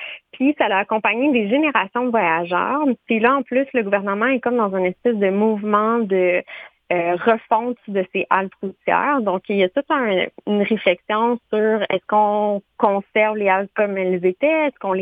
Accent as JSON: {"language": "French", "region": "Quebec", "country": "Canada", "said": "moi je viens de la Naudière"}